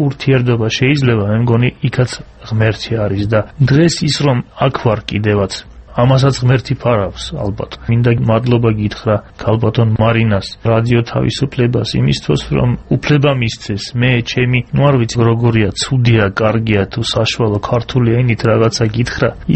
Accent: Akhaltsikhe, Samtskhe-Javakheti, Georgia; მეც ახალციხელი ვარ, იქ დავიბადე და გავზდი

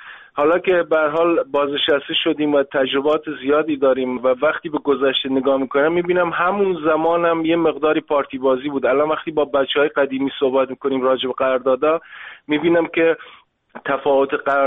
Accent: Iran; moved away as an adult; من راستش موقع خوبی هم از ایران اومدم بیرون، سالهای آخر ورزشم بود

